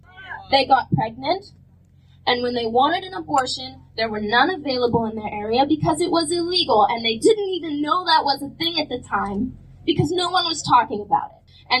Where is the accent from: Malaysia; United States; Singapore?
United States; Texas; I'm from Texas.